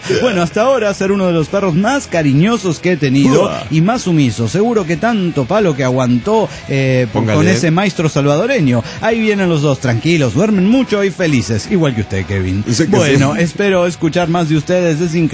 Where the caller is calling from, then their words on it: Angamacutiro, Michoacán, Mexico; de Angamacutiro, México.